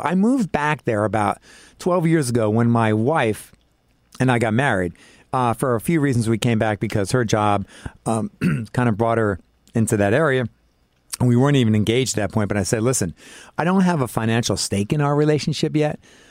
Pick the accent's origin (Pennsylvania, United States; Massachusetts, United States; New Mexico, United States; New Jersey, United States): New Jersey, United States; Freehold; I'm from Freehold, New Jersey, as I mentioned